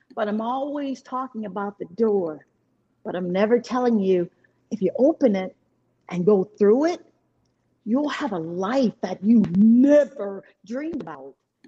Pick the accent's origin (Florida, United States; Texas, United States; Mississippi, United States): Mississippi, United States; Well, I'm from Mississippi.